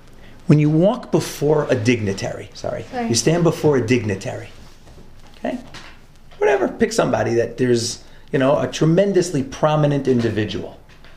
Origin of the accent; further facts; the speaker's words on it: Brooklyn, New York, United States; I grew up in Brooklyn, New York. I heard the expletives many, many times.